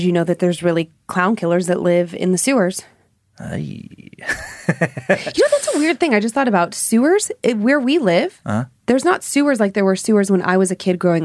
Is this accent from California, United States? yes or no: yes; Planada, California, United States; now in Atlanta, United States; I'm from Planada, California, and I've been living in Atlanta, Georgia since 2013.